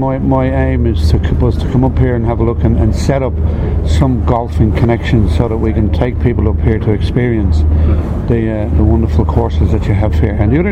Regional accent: Sydney, New South Wales, Australia; I'm from Sydney indeed.

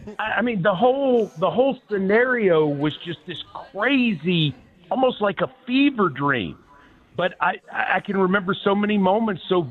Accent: Franklin, Tennessee, United States; But it was cool because I'm saying this is, you know, I'm some guy from Franklin, and now I'm going

